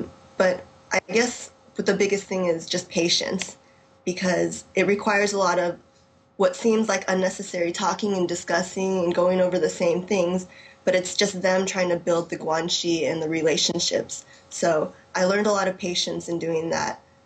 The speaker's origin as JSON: {"language": "English", "region": "California", "country": "United States", "tie": "born or raised there", "lives_now": "Shanghai, China", "said": "I grew up in Orange County, Los Angeles area in California, and went to UCLA, studied economics, and I was an options and futures broker for about 3 years before I moved out to Shanghai"}